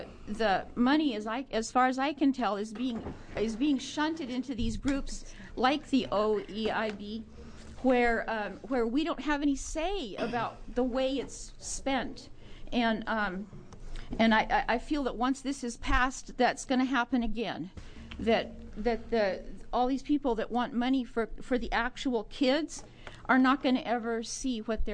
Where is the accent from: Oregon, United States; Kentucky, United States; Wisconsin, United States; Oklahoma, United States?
Oregon, United States; Salem; from South Salem